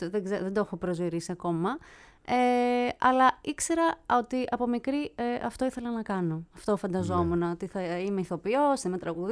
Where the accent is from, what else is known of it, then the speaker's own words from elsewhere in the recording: Vrachati, Peloponnese, Greece; Λοιπόν, για την ακρίβεια, γεννήθηκα στο Βραχάτι, Κορινθίας μεγάλωσα.